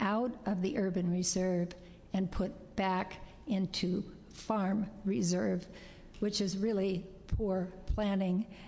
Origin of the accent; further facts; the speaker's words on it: Hillsboro, Oregon, United States; born there; I was born in Hillsboro, as was my great-grandfather.